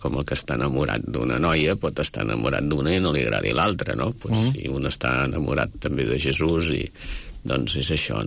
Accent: Mataró, Catalonia, Spain; born there; Jo vaig néixer a Mataró, Barcelona.

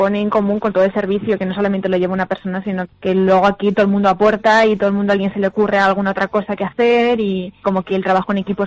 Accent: Guadalajara, Castilla-La Mancha, Spain; Yo es que soy de aquí, de Guadalajara

